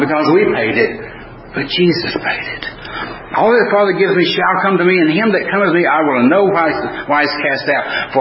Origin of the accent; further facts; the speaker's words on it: Tennessee, United States; we're from Tennessee, so a time or two we went to watch the Tennessee football games.